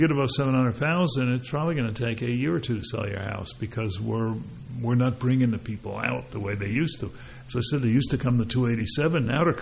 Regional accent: New Jersey, United States; So, I grew up in Middlesex County, and then when I, through my marriage, we lived in Sarreville, which was a great place to bring up five kids

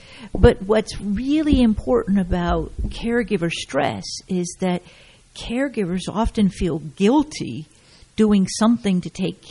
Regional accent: California, United States; born there; also born or lived in New Jersey; And I shared that I was born in California and then went to the Midwest to go to college. But I landed in New Jersey to become a caregiver for my mom.

